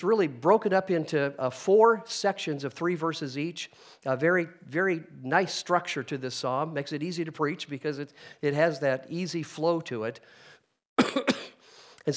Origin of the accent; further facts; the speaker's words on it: United States; Now, I don't know if you can hear this from me as an American